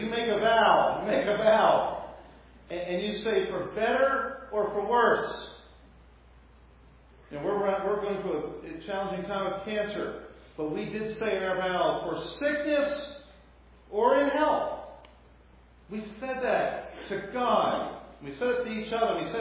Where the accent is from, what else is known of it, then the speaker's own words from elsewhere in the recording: Colorado, United States; look, we're from Colorado. We're greenies. We're city people. We're Front Range Colorado people.